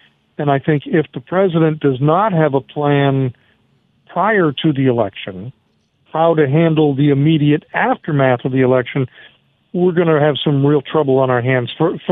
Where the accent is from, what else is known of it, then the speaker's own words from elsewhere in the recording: New England, United States; I'm of Irish descent. And when I was a young guy, you know, if a Irish guy married an Italian girl in New England, that was blasphemy.